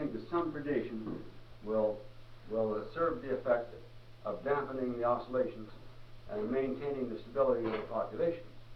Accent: Oregon, United States; And since I come originally from Oregon, I can speak to this with authority.

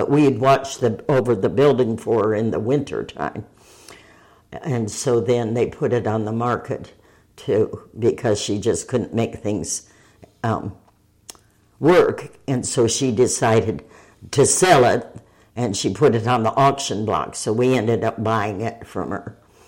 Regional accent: East Moline, Illinois, United States; also born or lived in Iowa / Ohio; Illinois. I was born in Illinois, the Quad Cities, or East Moline, and then I raised my family in Illinois, Iowa, Ohio.

